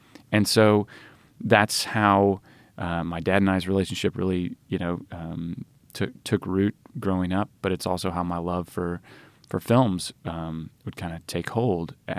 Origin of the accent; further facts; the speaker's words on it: Little Rock, Arkansas, United States; You know, I love Little Rock. And I love Arkansas by extension